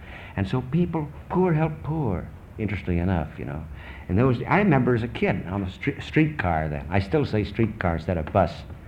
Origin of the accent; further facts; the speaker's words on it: Chicago, Illinois, United States; since I'm from Chicago. Chicago was known, you know, for the Al Capone gangs.